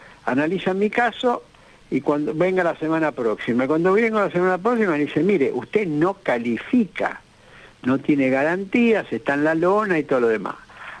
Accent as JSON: {"language": "Spanish", "country": "Argentina", "said": "como personas y como argentinos que estamos en este país"}